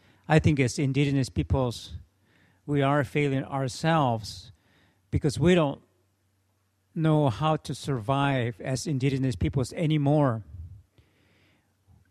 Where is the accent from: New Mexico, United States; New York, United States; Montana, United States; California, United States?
New Mexico, United States; Acoma Pueblo; from Acoma Pueblo.